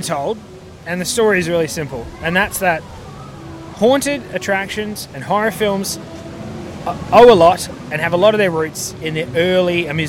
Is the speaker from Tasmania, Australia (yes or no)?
yes; Tasmania, Australia; I grew up in Tasmania, an island at the bottom of Australia